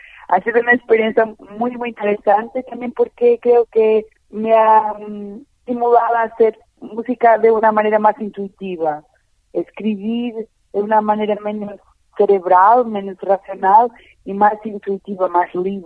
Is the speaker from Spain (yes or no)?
no; Porto, Porto District, Portugal; accent: Porto; Spanish is a second language; mi ciudad, en el sentido que mi trabajo se vive de la palabra, de mis referentes culturales, y bueno, mi acento, mis expresiones, mis referencias en el Porto